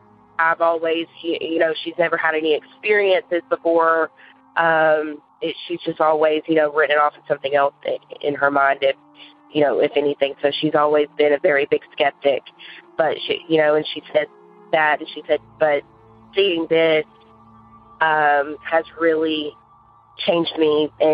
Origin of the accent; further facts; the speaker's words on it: Murfreesboro, Tennessee, United States; I'm from Murfreesboro, Tennessee.